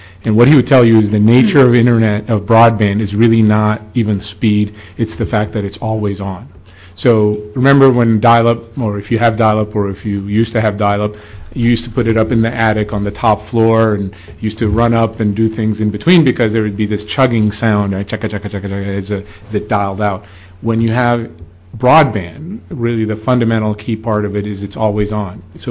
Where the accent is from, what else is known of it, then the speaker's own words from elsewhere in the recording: Virginia, United States; I've spoken very fast like a New Yorker, even though I'm from Virginia.